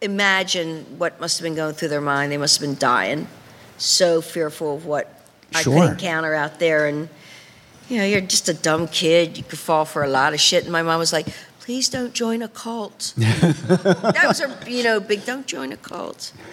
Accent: Baltimore, Maryland, United States; I'm from Baltimore, yeah.

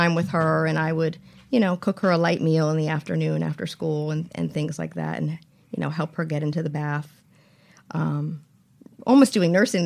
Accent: New Haven, Connecticut, United States; I grew up here in New Haven.

